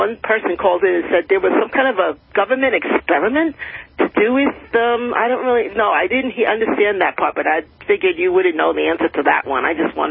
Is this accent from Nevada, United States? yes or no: no; Flushing, New York, United States; I'm from Flushing. I'm in Queens County.